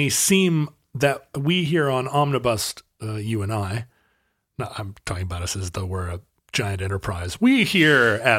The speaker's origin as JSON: {"language": "English", "country": "United States", "said": "I'm going to be able to tell Pepsi from Coke. I'm an American."}